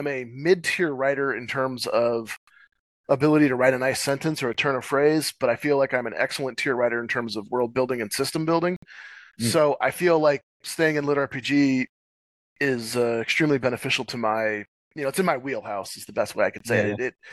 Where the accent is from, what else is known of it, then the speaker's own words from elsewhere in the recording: California, United States; I say I'm just Californian, so I use dude and guy a lot